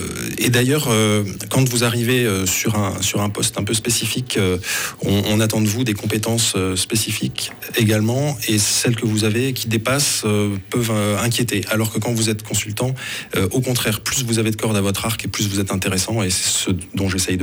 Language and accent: French; France; Donc en tant que Français, je considère que l'école suisse est de loin préférable à l'école française.